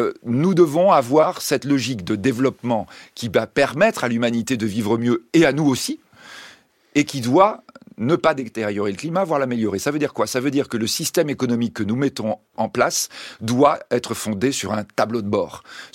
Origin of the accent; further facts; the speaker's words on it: Bordeaux, Nouvelle-Aquitaine, France; c'est un mot qu'en tant que Bordelais j'aime beaucoup